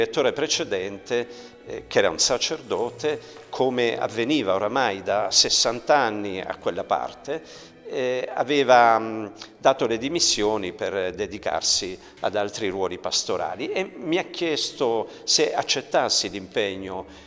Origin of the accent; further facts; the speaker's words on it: Terlizzi, Apulia, Italy; born there; una parrocchia di Terlizzi, che è la mia città natale, nella quale tuttora vivo e opero